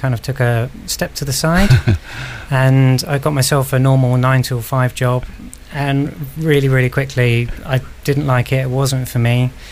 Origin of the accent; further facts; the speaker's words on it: South East England, United Kingdom; I was, yeah.